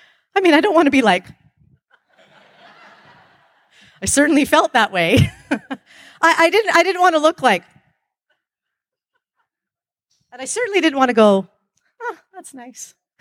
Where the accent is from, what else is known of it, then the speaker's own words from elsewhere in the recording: Calgary, Alberta, Canada; I grew up in Calgary back in the day when it was even more conservatively white than it is now.